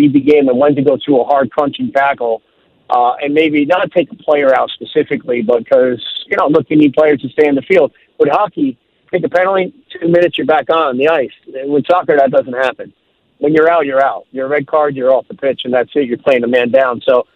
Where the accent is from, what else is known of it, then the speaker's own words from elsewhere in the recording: New Jersey, United States; When I grew up in Jersey, I go across on the PATH train and watch hockey